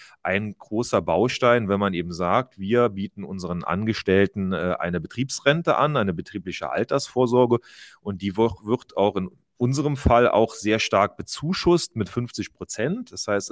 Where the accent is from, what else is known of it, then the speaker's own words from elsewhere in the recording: Rhineland-Palatinate, Germany; oder auch eine rheinische bei uns in Rheinland-Pfalz Zusatzversorgungskasse